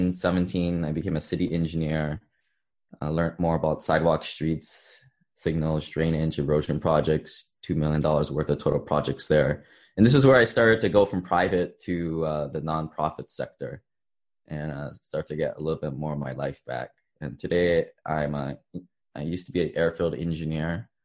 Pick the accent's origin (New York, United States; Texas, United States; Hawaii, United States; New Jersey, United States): Hawaii, United States; A little bit background myself. I grew up in Hawaii, a beautiful place.